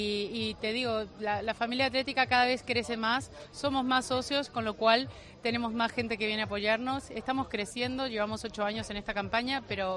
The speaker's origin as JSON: {"language": "Spanish", "country": "Argentina", "moved": "yes", "said": "Vengo de Argentina, me conozco el cuento de la inflación muy bien"}